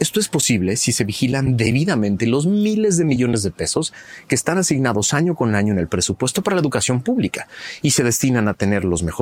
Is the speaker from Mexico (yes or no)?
yes; Mexico; Somos los mexicanos que no creemos que podemos vivir diferente